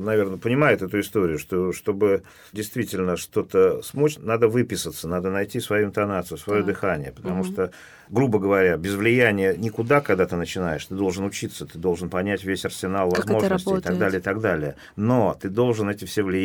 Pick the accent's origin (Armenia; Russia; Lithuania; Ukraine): Russia; Saint Petersburg; born there; also born or lived in Egypt; Нет, я не родился в Египте, я родился в Ленинграде, в роддоме около Парка Победы. Вот. А в Египте я прожил в детстве.